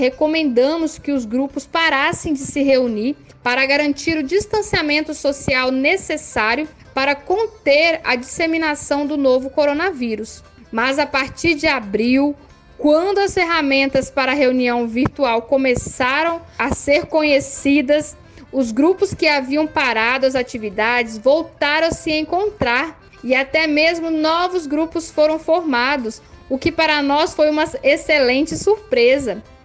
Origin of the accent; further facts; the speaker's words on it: Espírito Santo, Brazil; Eu mesma acompanho um grupo lá no meu estado do Espírito Santo